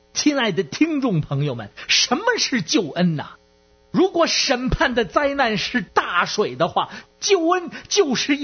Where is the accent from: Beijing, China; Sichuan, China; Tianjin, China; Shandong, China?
Beijing, China; 我是北京的